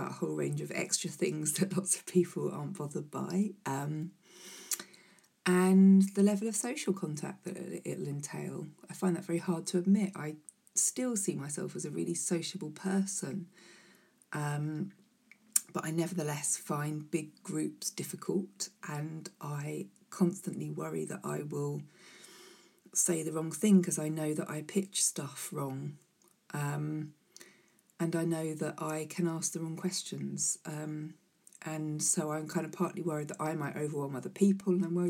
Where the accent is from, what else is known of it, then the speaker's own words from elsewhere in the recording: Gravesend, South East England, United Kingdom; born there; also born or lived in Chalk / Higham / Rochester / Gillingham; I was born in Gravesend, moved along through villages, Chalk, Higham, and then to Rochester, and to Gillingham, and then made it over to Whitstable.